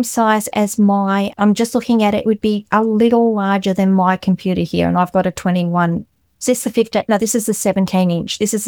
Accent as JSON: {"language": "English", "country": "Australia", "said": "I'm an Australian."}